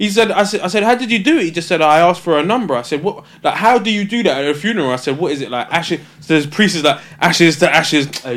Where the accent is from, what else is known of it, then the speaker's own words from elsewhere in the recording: Nigeria; You know, I don't think he knows I'm Nigerian.